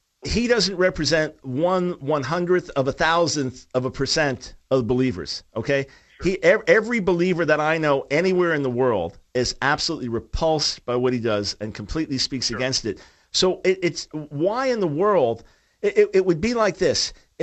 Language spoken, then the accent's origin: English; New York, United States; Because hey, man, I'm a New Yorker.